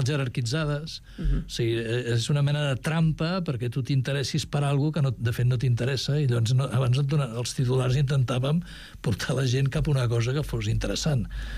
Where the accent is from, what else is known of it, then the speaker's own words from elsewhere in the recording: Barcelona, Catalonia, Spain; accent: Barcelona Catalan; volíem buscar el català meu de Barcelona, no? Jo volia que la música fos el meu català, que és un català ple de faltes, que és el que parlem aquí, no? I jo volia que tingués aquest to català de Barcelona